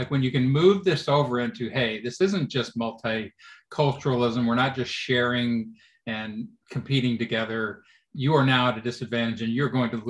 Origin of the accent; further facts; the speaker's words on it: Louisville, Kentucky, United States; I grew up in Louisville when Louisville had forced busing and I was at a private Catholic school